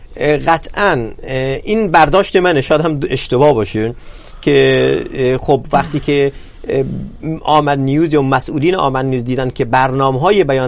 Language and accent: Persian; Iran; ما همه ایرانی هستیم و برای همه احترام قائلیم